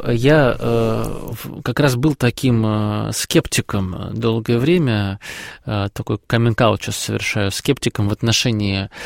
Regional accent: Moscow, Russia; как мы, избалованные москвичи

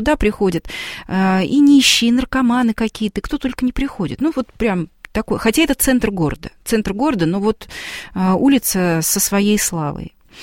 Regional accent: Russia; Но я вот из России.

